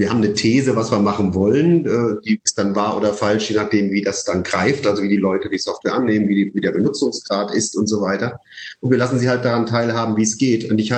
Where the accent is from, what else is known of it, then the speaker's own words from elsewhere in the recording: Leipzig, Saxony, Germany; born there; ich bin in Unternehmerfamilien groß geworden. Ich bin zwar in Leipzig geboren